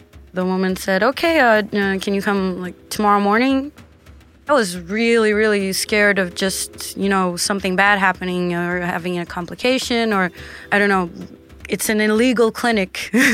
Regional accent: Rio de Janeiro, Brazil; I'm from Rio de Janeiro, Brazil.

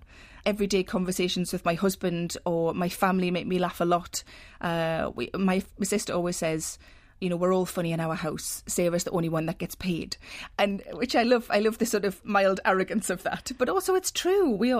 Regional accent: South Shields, North East England, United Kingdom; born there; apparently being a Geordie means you were born on the banks of the Tyne, and I was born in South Shields. But technically, I'm also a sand dancer.

